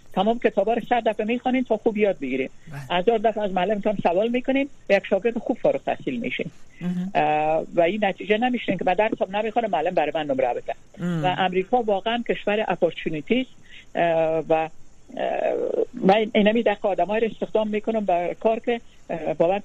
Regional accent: Afghanistan; من افغان هستم

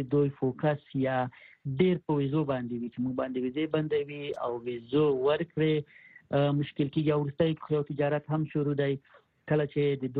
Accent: Khost, Afghanistan; موږ خپل مثلا د خوست ولایت یم

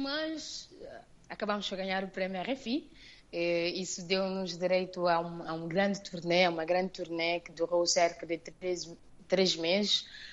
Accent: Santiago, Cape Verde; É porque eu sou da Ilha de Santiago.

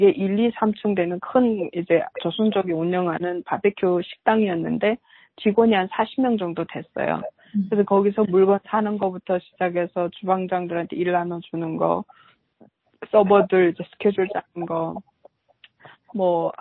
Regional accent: North Korea

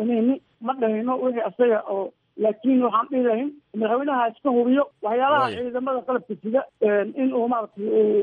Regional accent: Jubaland, Somalia; Horta aniga naftayda Jubbaland baan ka soo jeedaa oo laakiin federaal u ahay, sirgaal qaran baan ahay oo Jubbalandna ku dhashay.

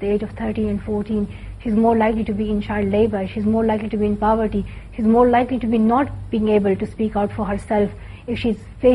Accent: Pakistan; I'm Pakistani, I love my country, and I stand for the rights of every child in Pakistan to have access to safe and quality education.

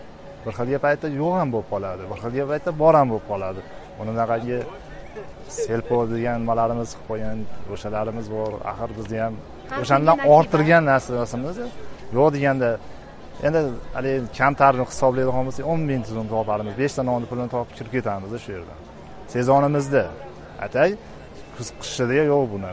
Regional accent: Shohimardon, Fergana Region, Uzbekistan; Shohimardonda tug'ilib o'sganman. 30 yildan beri rasmchilik qilamiz shu yerlarda.

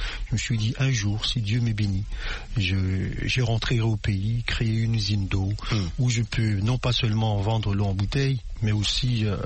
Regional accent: Kinshasa, DR Congo; je suis quinois, je suis né à Kin, et connaissant un peu, ça faisait longtemps aussi, je suis rentré en 2018.

